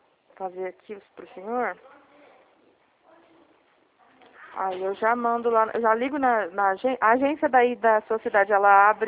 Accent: São Paulo, Brazil; Eu sou do estado de São Paulo.

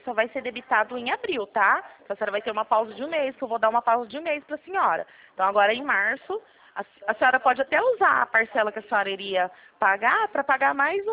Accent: Campinas, São Paulo, Brazil; Não, eu sou de Campinas.

